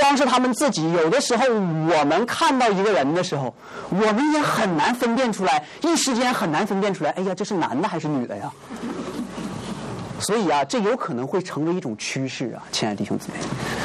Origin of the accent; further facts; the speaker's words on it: Heilongjiang, China; now in Boston, United States; 那我来自于中国的黑龙江省啊，现在在 Boston College， 就是波士顿学院 BC 哈，读神学。所以我是一名神学生